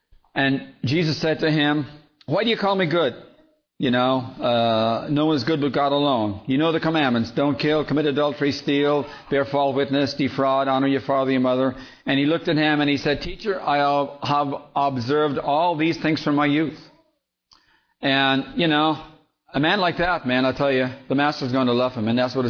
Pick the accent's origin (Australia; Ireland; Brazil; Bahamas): Ireland; moved away as an adult; I grew up in Ireland, you know, and I left my family, a very close family I have over there, left it all behind to come over here